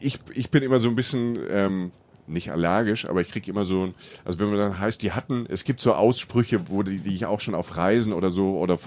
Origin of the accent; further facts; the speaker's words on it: Rhineland-Palatinate, Germany; ich komme aus der Pfalz.